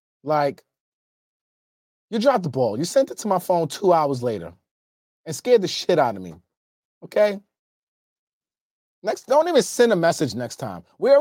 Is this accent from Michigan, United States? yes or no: no; New York, United States; I'm from New York. We don't deal with the ground moving like that.